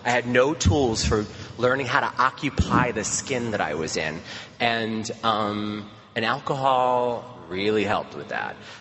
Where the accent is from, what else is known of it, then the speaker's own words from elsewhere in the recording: Brooklyn, New York, United States; So I grew up in Brooklyn. I grew up in Sheepshead Bay, Brooklyn.